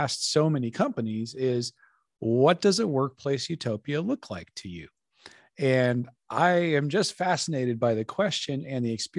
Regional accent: Colorado, United States; now in Maryland, United States; And it's a totally different kind of air than I grew up with in Colorado, which is dry, high desert. Now that I'm in Maryland, when I go back to Colorado

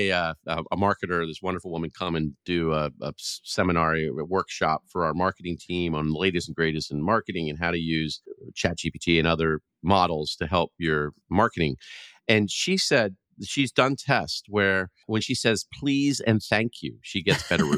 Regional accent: the South, United States; I'm gracious and kind in general. I grew up in the South

